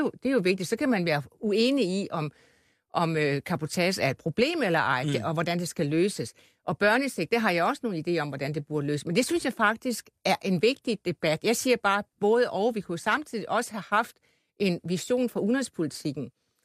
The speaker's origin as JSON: {"language": "Danish", "region": "Region of Southern Denmark", "country": "Denmark", "said": "Og det er jo som Fynbo, synes jeg, det er rigtig godt"}